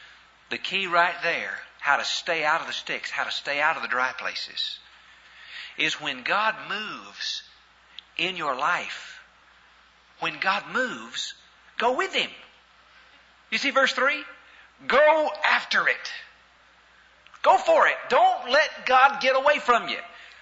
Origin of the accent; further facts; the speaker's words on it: Pangburn, Arkansas, United States; Now, I am from Arkansas, and I was raised outside of Pangburn, Arkansas. I was born in Pangburn, Arkansas, raised outside of Pangburn, Arkansas, graduated from Searcy, Arkansas